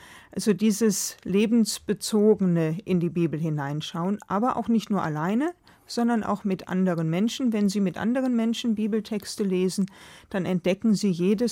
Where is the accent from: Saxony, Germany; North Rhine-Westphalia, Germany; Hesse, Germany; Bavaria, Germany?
North Rhine-Westphalia, Germany; Velbert; Velbert, meine Heimatstadt, ist die Stadt der Schlüssel und Beschläge.